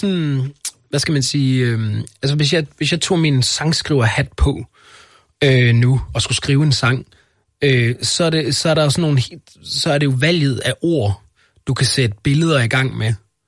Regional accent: Central Denmark Region, Denmark; snakker om det at komme fra sådan en lille midtjysk by, hvor jeg kommer fra.

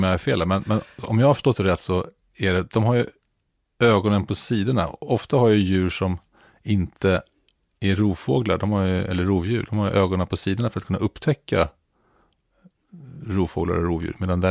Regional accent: Stockholm, Stockholm County, Sweden; jag är uppväxt i Stockholm.

